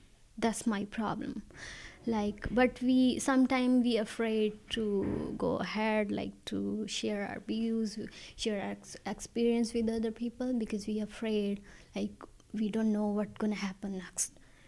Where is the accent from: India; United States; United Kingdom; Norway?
India; English is a second language; moved away as an adult; now in Ireland; originally I'm from India, so I came here 5 years ago. So I'm living in a direct provision right now.